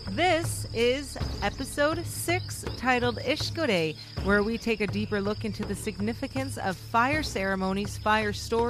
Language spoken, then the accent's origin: English; Broken Head Ojibwe Nation, Manitoba, Canada; I am from the Fish Clan, and my home community is Broken Head Ojibwe Nation.